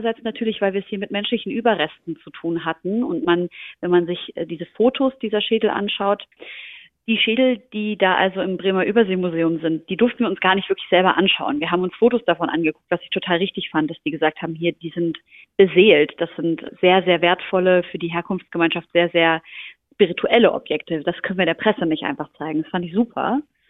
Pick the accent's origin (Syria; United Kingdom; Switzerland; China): Syria; now in Germany; Und ich als Syrerin habe großes Interesse daran gehabt